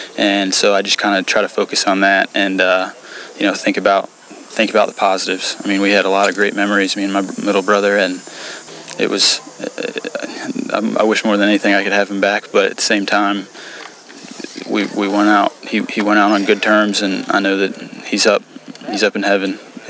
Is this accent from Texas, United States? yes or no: no; Bolingbrook, Illinois, United States; I grew up in Bolingbrook. I went to Bolingbrook High School, and then we actually moved about 6-7 months ago. We moved to Lyle, which is only about 10 or 15 minutes.